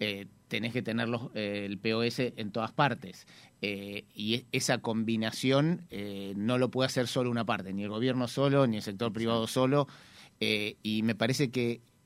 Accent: Argentina; now in Uruguay; yo vengo de Argentina, pero viví en muchos países.

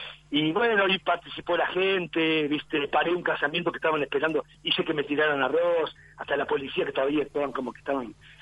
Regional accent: Parque del Plata, Canelones, Uruguay; Sí, yo fui criado en Parque del Plata, no importa. De grande tuve 2 años, o casi 3, viviendo en Parque del Plata.

